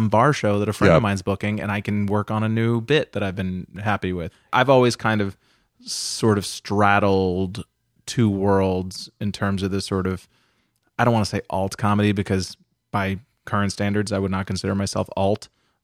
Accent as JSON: {"language": "English", "region": "Massachusetts", "country": "United States", "tie": "born or raised there", "said": "I grew up outside of Boston in Massachusetts."}